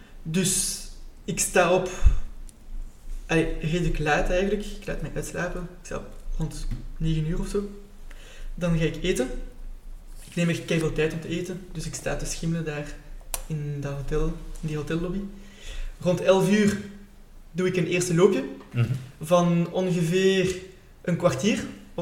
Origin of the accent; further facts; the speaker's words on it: Belgium; En wij als Belg zijn gewoon om 11 uur 's avonds te beginnen feesten